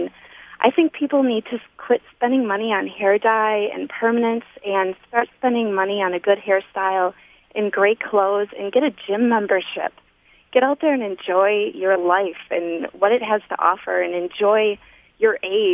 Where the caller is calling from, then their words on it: Trempealeau, Wisconsin, United States; from Trempealeau, and I'm 27.